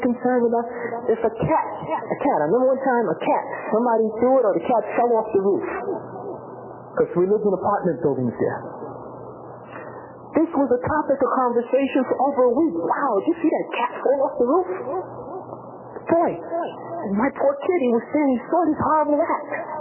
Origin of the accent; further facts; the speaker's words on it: New York City, New York, United States; born there; I come from America. I keep going back to that because I've watched my country, the country I come from, I've watched it go down, morally, go way down. I was born in a part of the United States, in New York City, Manhattan. I was born in Harlem, New York, Harlem Hospital